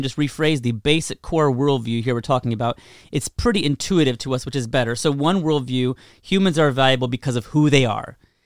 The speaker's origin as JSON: {"language": "English", "region": "Indiana", "country": "United States", "tie": "born or raised there", "said": "I grew up in Indiana. It didn't make me less of a person."}